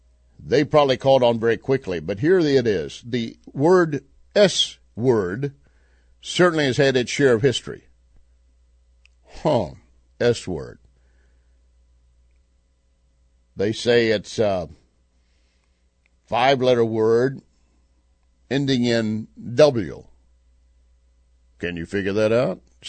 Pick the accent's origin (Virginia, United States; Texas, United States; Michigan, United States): Texas, United States; I grew up in Texas.